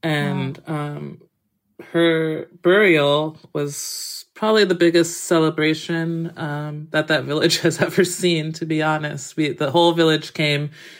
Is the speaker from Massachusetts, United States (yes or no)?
yes; Massachusetts, United States; I have a dear aunt, Rose, who lived in New Rochelle, New York, which was very close to where I grew up in Massachusetts.